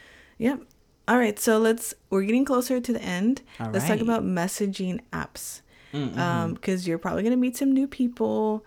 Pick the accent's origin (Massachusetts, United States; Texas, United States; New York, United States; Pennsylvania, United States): Texas, United States; I know, like, we're from Texas. 81 is nice.